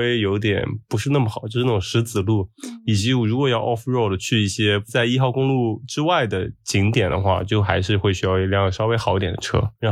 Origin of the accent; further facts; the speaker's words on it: Xi'an, Shaanxi, China; 因为我们爱来自西安，就是也有很多关于羊的做法